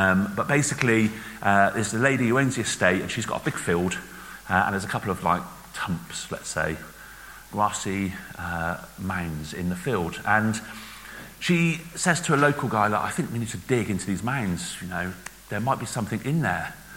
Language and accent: English; Bristol, South West England, United Kingdom; accent: Bristol; I'm from Bristol, and I speak Bristol.